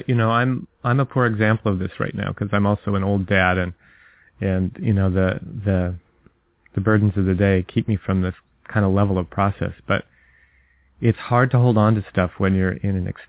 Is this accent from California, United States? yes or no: no; Utah, United States; You know, cold Utah winter. I grew up in Utah.